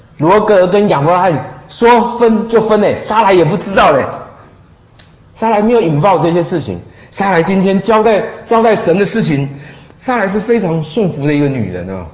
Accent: southern China, China; 我是南方人啊，那么多饭我也吃不下去了

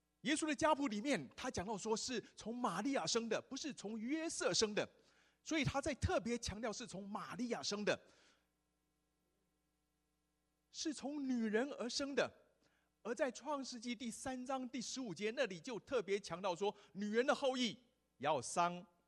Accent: Taiwan; 我们台湾长大的从小看棒球长大的

